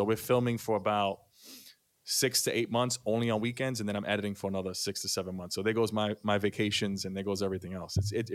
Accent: Bronx, New York, United States; I'm born and raised in the Bronx, but I reside in Westchester County.

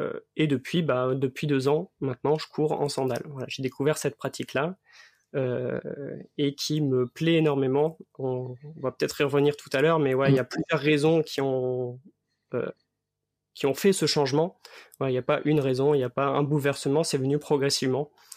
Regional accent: Grand Est, France; now in Rennes, France; effectivement, c'est plutôt consonance germanique. Donc moi, je viens de Lorraine, ma famille vient de Lorraine. J'ai fait mes études à Strasbourg, j'ai travaillé à Paris et maintenant j'habite en Bretagne, à côté de Rennes.

